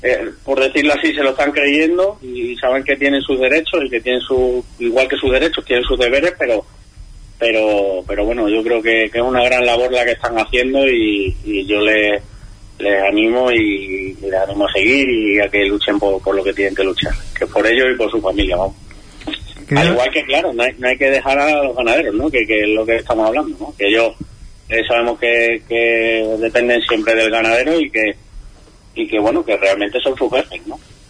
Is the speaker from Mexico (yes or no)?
no; Huelva, Andalusia, Spain; ustedes que soy de Huelva